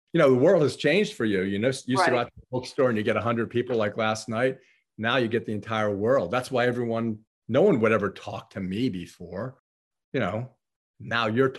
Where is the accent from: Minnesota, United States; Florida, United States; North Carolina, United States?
Florida, United States; Gainesville; She lives in my hometown in Gainesville, Florida.